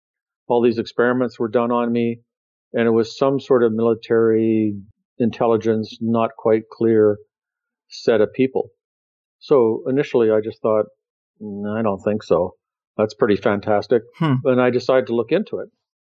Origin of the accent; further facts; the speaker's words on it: Canada; moved away as an adult; now in Texas, United States; I grew up in Canada from 1981 to 1985.